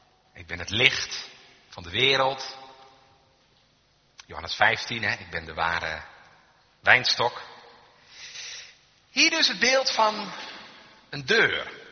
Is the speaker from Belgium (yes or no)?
no; Scherpenzeel, Gelderland, Netherlands; in de omgeving waar ik ben opgegroeid, Gelderse Vallei, kom je die regelmatig tegen. Bij ons aan de rand van het dorp in Scherpenzeel stond een schaapskooi.